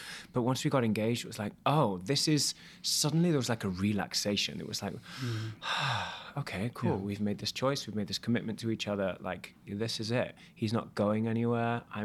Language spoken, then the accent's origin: English; United Kingdom; now in United States; telling people how I'm British and why I came here, right, apart from when I'm doing a podcast, of course. and so I'll just go around with American dialect sometimes